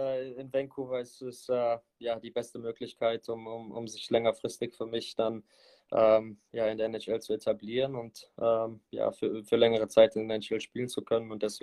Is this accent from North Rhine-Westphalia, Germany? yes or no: no; Mannheim, Baden-Württemberg, Germany; Ich meine, ich bin gebürtiger Mannheimer und ja, mehr brauche ich dazu auch nicht sagen.